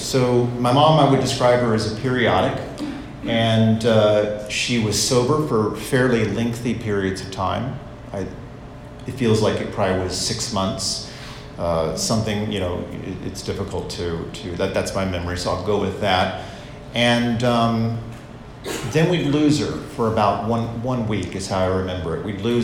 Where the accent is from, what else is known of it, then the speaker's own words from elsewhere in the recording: Los Angeles, California, United States; also born or lived in Southern United States; So I was born in the South, but really raised here, just down the hill in the Silver Lake area of Los Angeles.